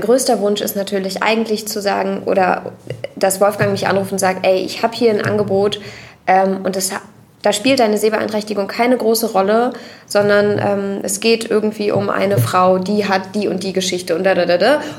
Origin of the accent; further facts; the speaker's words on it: Berlin, Germany; ich komme aus Berlin